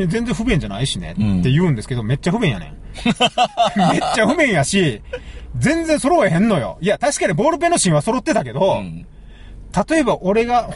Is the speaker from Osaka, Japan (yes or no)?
yes; Osaka, Japan; いや、別に俺大阪人やから、京都は俺のもんとか思ってないよ。